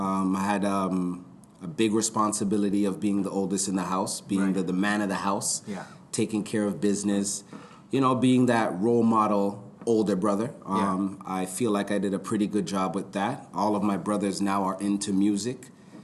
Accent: Toronto, Ontario, Canada; So I originally grew up in Rexdale. That was my first experience in Toronto. I grew up in Rexdale, and I'd say about till I turned about 10 or so, I moved out to Keelan Finch area.

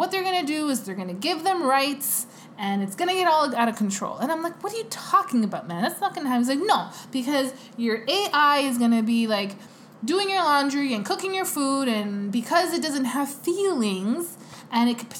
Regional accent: Canada; Okay, because I'm Canadian.

